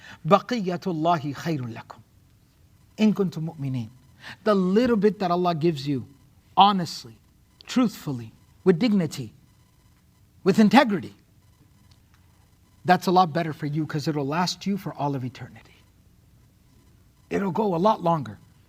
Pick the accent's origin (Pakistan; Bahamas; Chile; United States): Pakistan; I can say that. I'm from Pakistan.